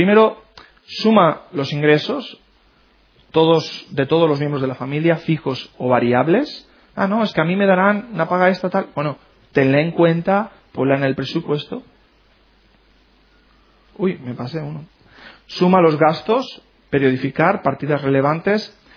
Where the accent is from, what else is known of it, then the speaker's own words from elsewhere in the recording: Spain; Somos españoles y esos son presupuestos de familias españolas.